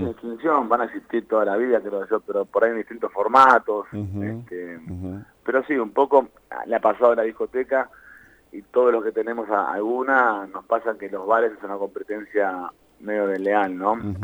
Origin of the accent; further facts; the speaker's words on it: La Plata, Buenos Aires Province, Argentina; born there; Sí, soy nacido acá en La Plata.